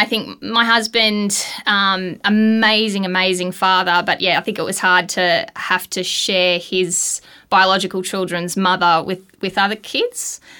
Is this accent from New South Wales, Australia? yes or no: no; Gold Coast, Queensland, Australia; I grew up on the Gold Coast, so it wasn't sort of a job pathway that many of my peers took.